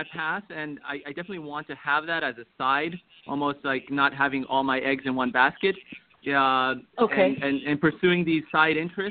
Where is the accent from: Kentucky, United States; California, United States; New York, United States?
New York, United States; I'm from New York.